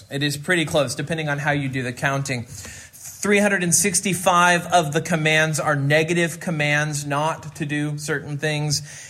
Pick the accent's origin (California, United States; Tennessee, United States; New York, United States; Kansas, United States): Kansas, United States; I grew up in Central Kansas, and growing up as a high schooler, there was one kind of music I was allowed to listen to in my house